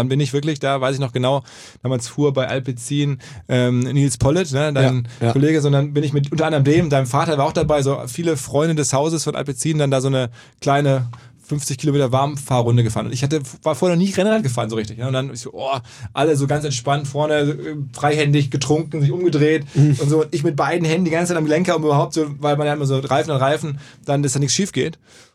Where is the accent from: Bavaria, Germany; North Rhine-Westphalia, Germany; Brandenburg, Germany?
North Rhine-Westphalia, Germany; Essen; Aber irgendwie bei uns in Essen gibt es den Baldeneysee